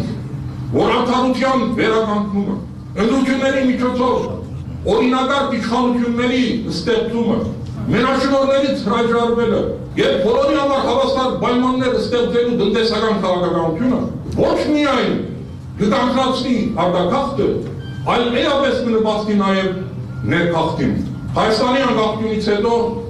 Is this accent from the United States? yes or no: no; Aleppo, Aleppo Governorate, Syria; also born or lived in Nagorno-Karabakh; now in Armenia; ես լավ հայաստանցի եմ, ես լավ ղարաբաղցի եմ, ես լավ հալեբցի եմ։